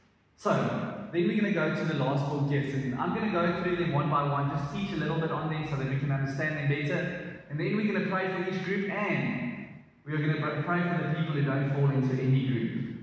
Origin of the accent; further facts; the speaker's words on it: Boksburg, Gauteng, South Africa; The Boksburg was still very deep in me. I came from Boksburg. I was out of Boksburg, but the Boksburg wasn't out of me, unfortunately.